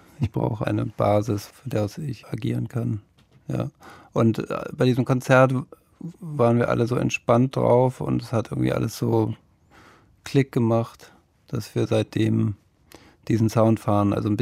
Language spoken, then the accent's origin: German; Berlin, Germany; Ja, ich bin ja aus Berlin, ne? Ich bin ursprünglich hier aufgewachsen und war auch in den 90ern hin und wieder hier.